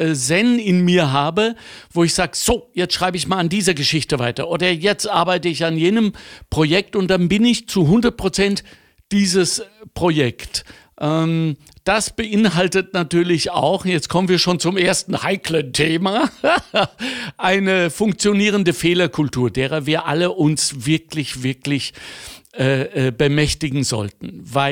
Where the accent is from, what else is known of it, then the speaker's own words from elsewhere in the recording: Germany; Das ist auch natürlich meiner Herkunft geschuldet. Ich bin Deutscher